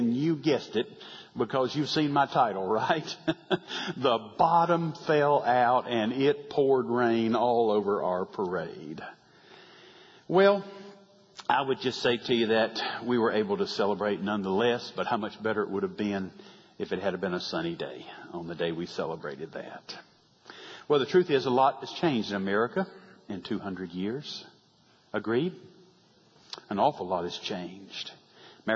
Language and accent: English; Fayetteville, Georgia, United States; And I remember what happened in my hometown of Fayetteville, Georgia.